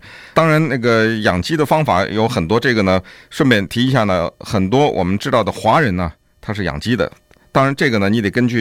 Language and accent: Chinese; California, United States; 我们加州人一年消费的鸡蛋是几十亿个